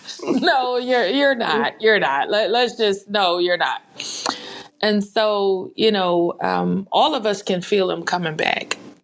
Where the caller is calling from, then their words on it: Boston, Massachusetts, United States; I am tapping in from Boston, Massachusetts.